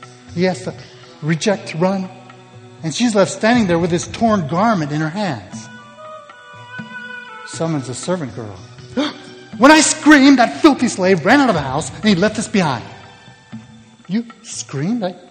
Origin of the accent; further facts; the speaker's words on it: Mexico; also born or lived in Colombia; I grew up in Mexico and Colombia